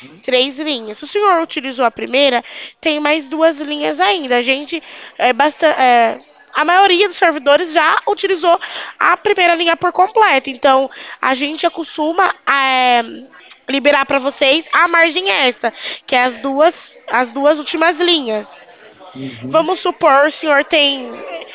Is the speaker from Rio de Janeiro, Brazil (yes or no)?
no; São Paulo, Brazil; Eu sou do interior de São Paulo.